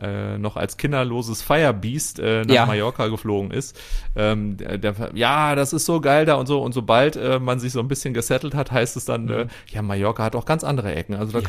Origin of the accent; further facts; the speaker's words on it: Isselhorst, North Rhine-Westphalia, Germany; weil ich komme ja aus Iselhorst.